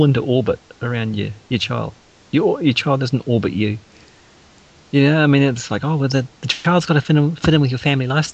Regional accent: North Island, New Zealand; born there; now in South Island, New Zealand; I was born in the North Island.

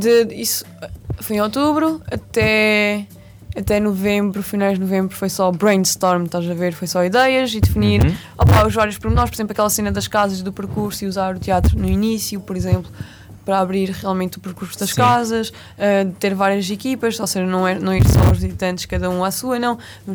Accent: Algarve, Portugal; Mas eu sou do Algarve e tipo, vou sempre trabalhar.

